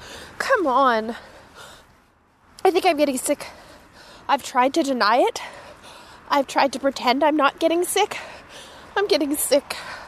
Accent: Canada; Lucky I'm Canadian.

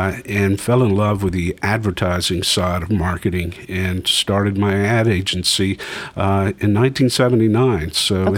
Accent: Bogalusa, Louisiana, United States; It's very interesting when I tell people I'm from Bogalusa and that I write about Cajun and Creole food. It doesn't take long for people to look on a map and figure out that Bogalusa is about as far away in the state of Louisiana as you can get

